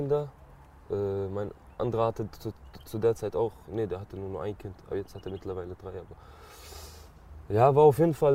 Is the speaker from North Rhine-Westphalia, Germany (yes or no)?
no; Stuttgart, Baden-Württemberg, Germany; born there; Ich bin 1997 geboren und in Stuttgart.